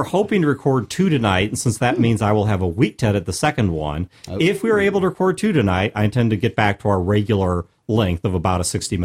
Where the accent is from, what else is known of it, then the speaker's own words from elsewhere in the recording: United States; of course, I recognize there are Americans that embarrass me for being American, all right?